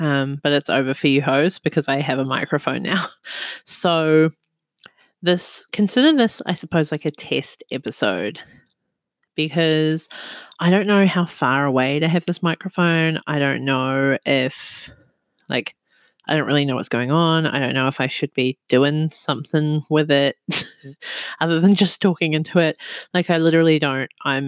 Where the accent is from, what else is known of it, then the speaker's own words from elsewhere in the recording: New Zealand; now in Australia; So again, I'm … This is a 3 AM podcast, and I am from New Zealand, but I'm living in Australia, and I live in an apartment